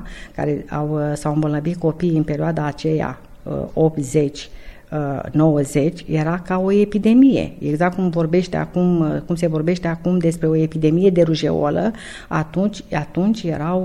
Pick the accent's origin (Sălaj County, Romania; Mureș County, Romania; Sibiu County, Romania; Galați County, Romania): Galați County, Romania; Galați; now in Bacău, Romania; că eu sunt gălățeancă, dar ne-am mutat în Bacău și stăm în Bacău din 1986.